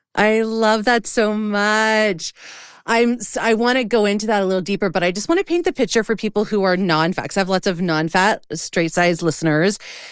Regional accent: Canada; as a Canadian, I have to pay Canadian dollars, Canadian shipping. There's no free shipping to Canada

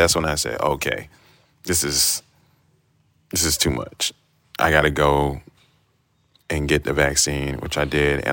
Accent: Trinidad & Tobago; So even though I'm Trinidadian and we have Carnival.

